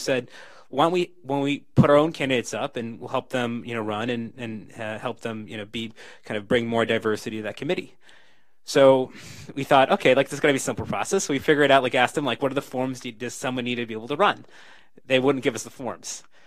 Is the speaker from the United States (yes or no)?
yes; United States; born there; having been born in this country and been a kind of first-generation American as parents kind of came from India